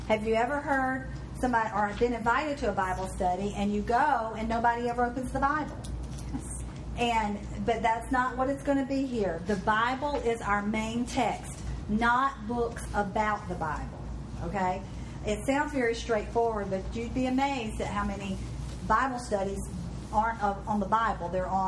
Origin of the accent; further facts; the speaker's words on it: Orangeburg, South Carolina, United States; I am from Orangeburg, South Carolina.